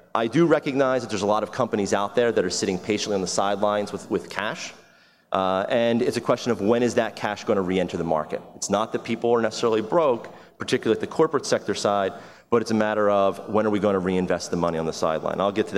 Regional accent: Lindenwold, New Jersey, United States; I am actually a South Jersey person through and through. I grew up in Lindenwald. My family is still living there today, and they started there a number of years ago.

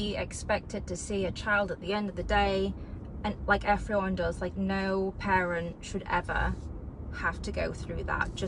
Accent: England, United Kingdom; moved away; I come from England, and one of the first things I noticed on, you know, arriving here, I'm like, there's no sidewalks.

